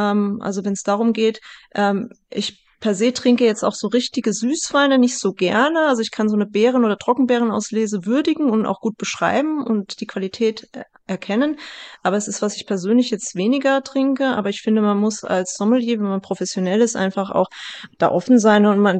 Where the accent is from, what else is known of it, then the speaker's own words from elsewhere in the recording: Bad Camberg, Hesse, Germany; das ist jetzt, wo ich aufgewachsen bin in Bad Camberg. Ich habe noch zwei Brüder.